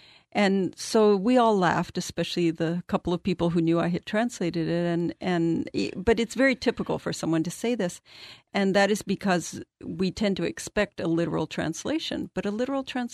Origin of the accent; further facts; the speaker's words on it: Mexico; although I've been in Spain, I did not grow up there as I grew up in Mexico.